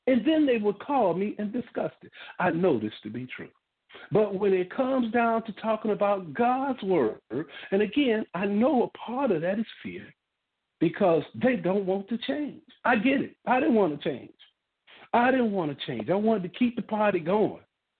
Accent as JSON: {"language": "English", "region": "Louisiana", "country": "United States", "said": "I always think I'm from New York instead of Louisiana boy."}